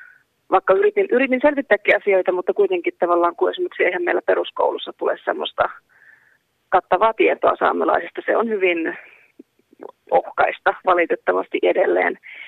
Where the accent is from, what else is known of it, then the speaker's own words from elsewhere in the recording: Ylitornio, Lapland, Finland; now in Rovaniemi, Finland; mä olen lappilainen toimittaja Ylitorniolta lähtöisin ja Rovaniemellä asustelen.